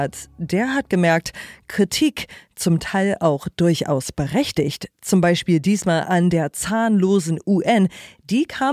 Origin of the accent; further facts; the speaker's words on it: United States; von mir als Amerikanerin.